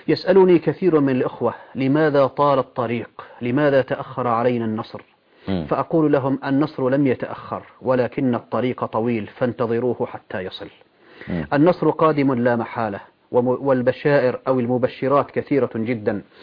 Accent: Syria; عندنا في سورية اليوم راية واضحة، هي راية لا إله إلا الله.

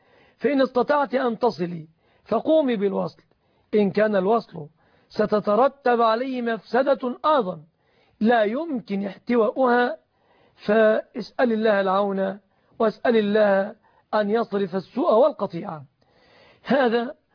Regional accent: Egypt

